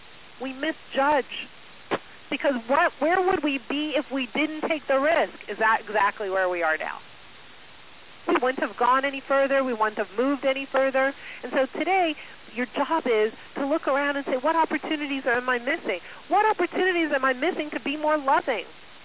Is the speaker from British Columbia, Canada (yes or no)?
no; Montreal, Quebec, Canada; I was in Montreal. I grew up in Montreal, and I was there with my family, and we stopped off at the mall where I grew up.